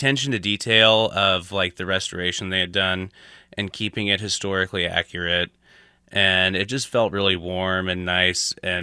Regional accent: Stockton, California, United States; I'm from Stockton. So, I mean, I love small towns. I mean, I grew up in a small town.

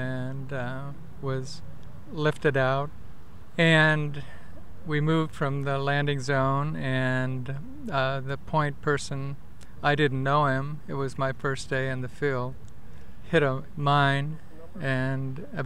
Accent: Solon, United States; I'm from Solon.

